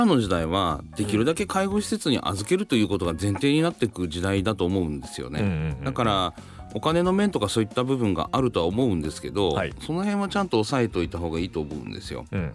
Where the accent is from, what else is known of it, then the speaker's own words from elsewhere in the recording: Hokkaido, Japan; そう、僕も北海道なんで